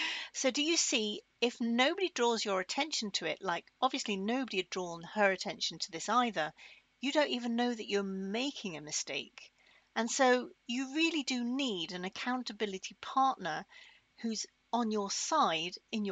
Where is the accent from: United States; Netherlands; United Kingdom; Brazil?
United Kingdom; As a Brit, we would say Berlin.